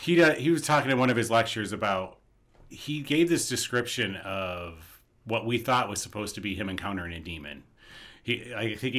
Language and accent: English; Kalamazoo, Michigan, United States; I think that the house I grew up in Kalamazoo, I honestly think we had a portal in the basement.